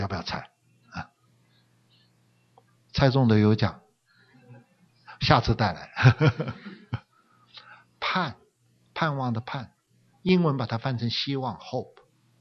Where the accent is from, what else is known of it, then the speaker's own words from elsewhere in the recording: Chongqing, China; born there; 我妈妈的时候在重庆，我自己是在重庆出生的。